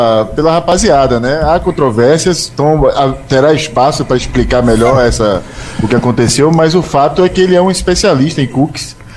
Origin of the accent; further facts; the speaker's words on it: Rio de Janeiro, Brazil; Eu sou carioca, mas não conheço essa